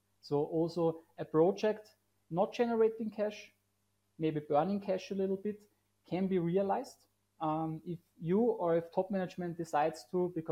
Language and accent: English; Austria; And to myself, born and raised in Austria, in the middle of Europe, I am a finance professional